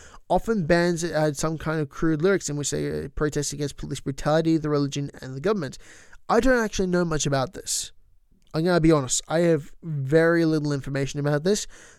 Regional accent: Melbourne, Victoria, Australia; they're from Sydney and I'm from Melbourne, so there's a bit of a rivalry

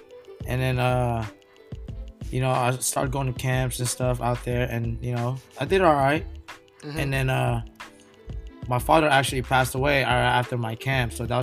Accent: Philippines; It all started when I was a little kid, man. I grew up in the Philippines, third world

